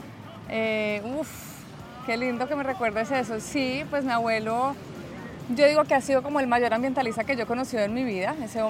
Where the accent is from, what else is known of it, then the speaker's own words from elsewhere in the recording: Neiva, Huila, Colombia; puede venir de mi tierra, de Neiva.